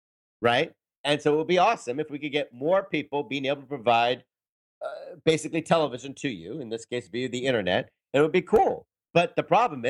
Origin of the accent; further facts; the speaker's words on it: Florida, United States; I grew up in South Florida. I have no idea what it is.